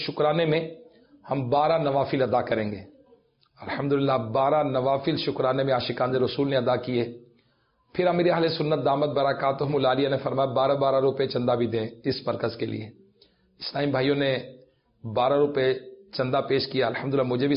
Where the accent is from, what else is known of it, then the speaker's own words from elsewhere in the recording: Lahore, Punjab, Pakistan; میں نے کہا جی میں لاہور سے، چونکہ پہلی بار حاضری تھی میری کراچی میں۔